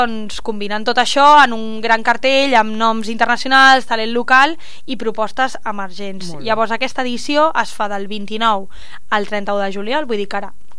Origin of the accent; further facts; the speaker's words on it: Catalonia, Spain; jo sempre tiro cap a la pela com a bona catalana que sóc